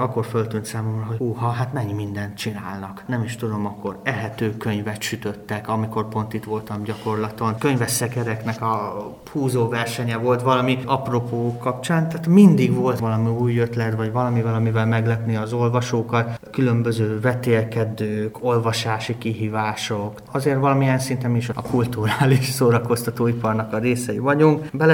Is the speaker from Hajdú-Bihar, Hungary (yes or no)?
no; Nagykanizsa, Zala, Hungary; eljöttem nyilván a szülővárosomban Nagykanizsára gyakorlatra